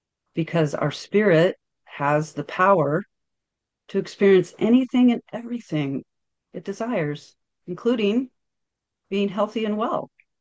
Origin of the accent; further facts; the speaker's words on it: Portland, Oregon, United States; I'm from Portland, and it's just crazy weirdness up there